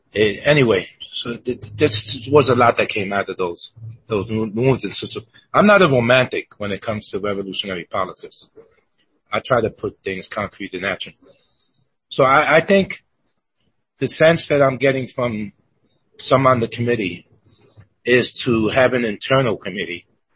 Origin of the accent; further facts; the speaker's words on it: New York, United States; now in Los Angeles, United States; because I am a New Yorker implanted here in La La Land. But I am a New Yorker and I always will be